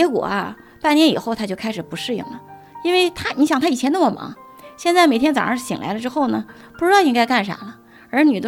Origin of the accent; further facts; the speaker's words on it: China; born there; 我说我是中国出生，